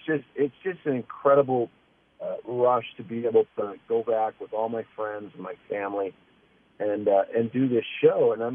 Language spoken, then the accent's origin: English; Detroit, Michigan, United States; I moved back to Detroit. I moved back to my hometown on the lake that I grew up, Lake St. Clair.